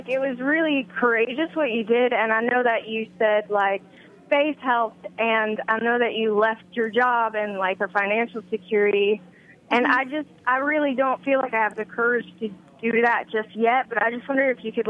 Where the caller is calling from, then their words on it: California, United States; I'm calling from California, and I'm an aspiring writer.